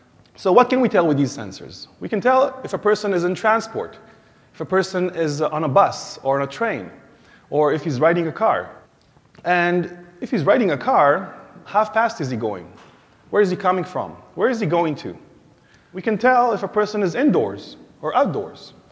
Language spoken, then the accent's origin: English; Israel; English is a second language; I come from Israel